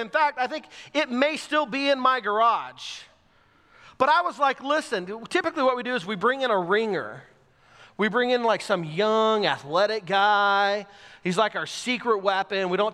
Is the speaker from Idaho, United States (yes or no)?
no; Texas, United States; I grew up in Texas and played a little something called Texas high school football. And we play real football in Texas.